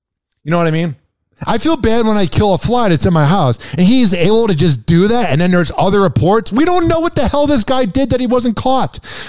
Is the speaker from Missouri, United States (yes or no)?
no; Chicago, Illinois, United States; I grew up in Chicago. I grew up in the suburbs.